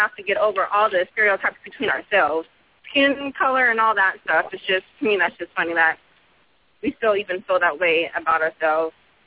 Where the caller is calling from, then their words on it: Texas, United States; I'm calling from Texas.